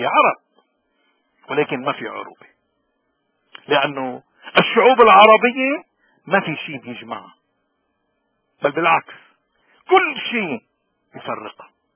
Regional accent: Lebanon; نحن لبناني، هويتنا لبنانية

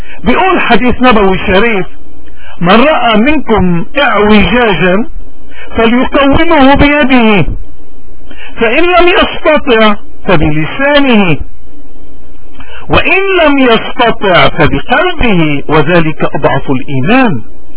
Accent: Lebanon; إذا نحن كلبنانيين بده يكون إلنا لون، بده يكون إلنا رأي.

